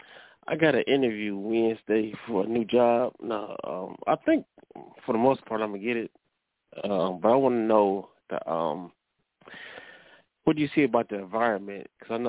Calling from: Cleveland, Ohio, United States; I'm calling from Cleveland, Ohio.

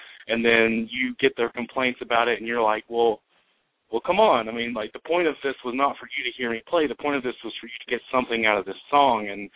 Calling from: Sylva, North Carolina, United States; I'm calling from North Carolina in Silva, actually.

